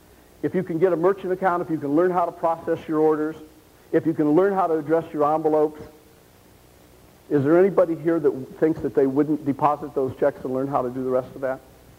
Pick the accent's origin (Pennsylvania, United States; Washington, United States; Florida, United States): Florida, United States; Key West; I shouldn't have told him I was from Key West